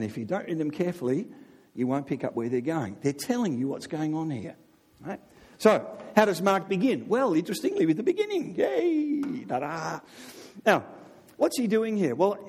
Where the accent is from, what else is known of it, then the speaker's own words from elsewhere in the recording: Australia; Now, I'm Australian